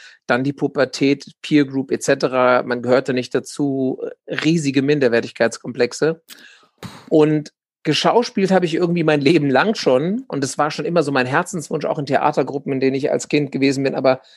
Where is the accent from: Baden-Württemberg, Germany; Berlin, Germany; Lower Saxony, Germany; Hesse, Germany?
Hesse, Germany; Frankfurt; Aber weder war eine gute in der Nähe von Frankfurt, wo ich herkomme, noch hatte ich einen Bezug dazu, zum Schauspielen an sich.